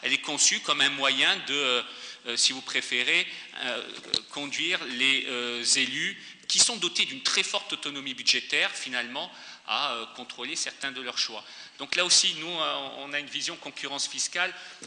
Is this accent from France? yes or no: yes; France; now in Switzerland; moi je vis en Suisse, mais je suis français